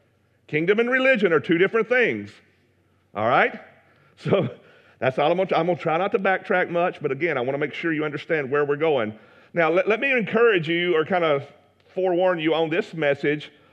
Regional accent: Alabama, United States; I am from Alabama. Can you tell? And being from Alabama, if somebody asks me what I am, according to my status in my state, I'm an Alabamian.

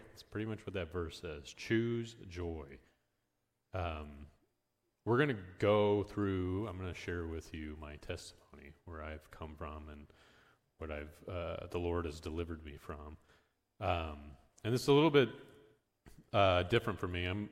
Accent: Salina, Kansas, United States; So I was born here in Salina. I grew up in the Catholic Church. I actually went to St. Mary's just down the road here, the St. Mary's Elementary School.

